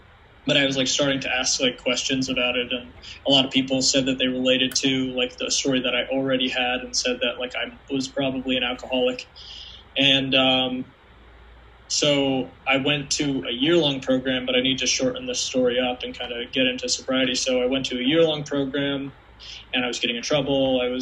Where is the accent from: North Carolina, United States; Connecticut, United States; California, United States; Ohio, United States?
Connecticut, United States; I grew up in Connecticut, raised in a fairly like a normal childhood, happy family, nothing wrong.